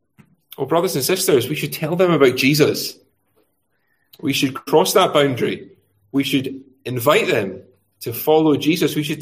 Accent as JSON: {"language": "English", "town": "Glasgow", "region": "Scotland", "country": "United Kingdom", "tie": "born or raised there", "said": "when my parents moved to the area that I grew up in Glasgow"}